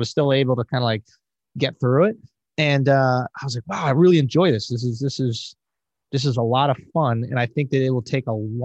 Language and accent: English; Manhattan, New York, United States; Yeah, I'm born and raised in Manhattan.